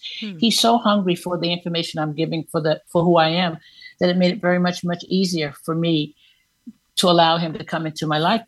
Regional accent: Bedford-Stuyvesant, New York, United States; Oh, that's the neighborhood. I grew up in Bedford-Stuyvesant.

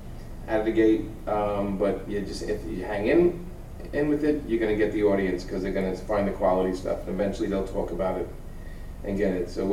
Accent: New York, United States; and I'm a New Yorker, so I have to kind of sit with people.

